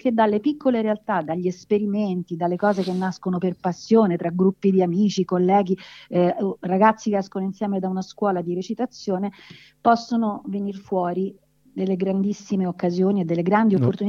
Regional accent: Rome, Lazio, Italy; lo stesso quando io dicevo sono del Quadraro, pur magari non sapendo che cosa fosse il Quadraro a Roma

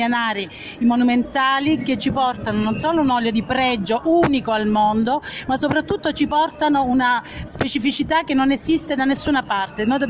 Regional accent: Lecce, Apulia, Italy; vengo da Lecce, dalla Puglia, Salento, e sono qui per due questioni molto serie.

